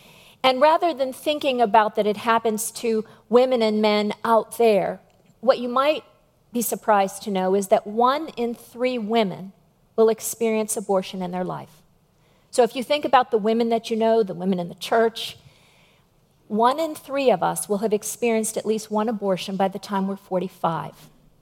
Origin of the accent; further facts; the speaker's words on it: Pittsburgh, Pennsylvania, United States; moved away as an adult; Bill and I moved here from Pittsburgh 2.5 years ago, so I hope you won't hold that against me. But what I will tell you is that we absolutely love it here. Bill returned home to Virginia, and for me, it's the first time I've ever lived anywhere but Pittsburgh.